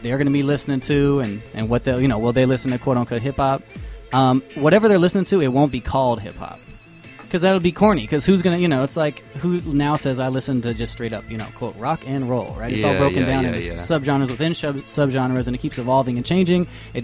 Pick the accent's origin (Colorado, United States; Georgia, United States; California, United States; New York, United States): Colorado, United States; Denver; I grew up in Denver, too. I should lay that on the table.